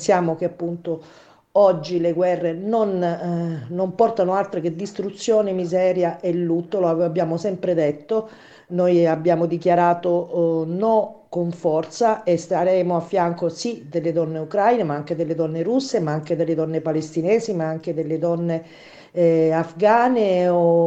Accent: Catania, Sicily, Italy; also born or lived in Milan; E il mio attivismo mi ha portato da catanese a vivere comunque una stagione milanese

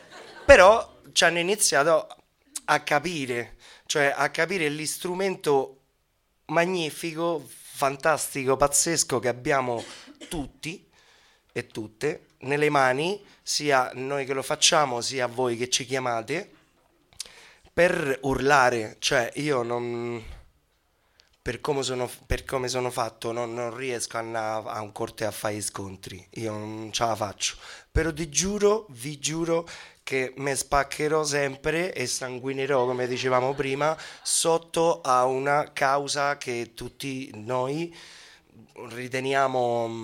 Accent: Spain; Italian is a second language; io sono spagnolo, non sono né argentino, anche se nelle vostre vite un 70% di voi avete pensato che io sono argentino, non lo sono, sono spagnolo.

